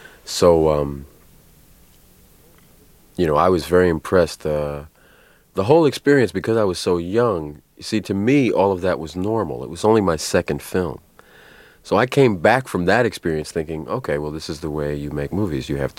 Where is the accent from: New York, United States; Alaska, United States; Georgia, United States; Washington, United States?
New York, United States; Brooklyn; I grew up in Brooklyn, too.